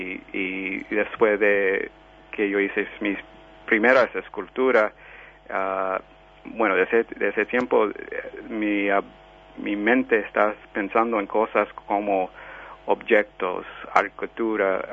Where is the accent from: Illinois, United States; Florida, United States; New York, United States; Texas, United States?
New York, United States; born there; Bueno, yo nací en Nueva York, y mi familia es de Puerto Rico.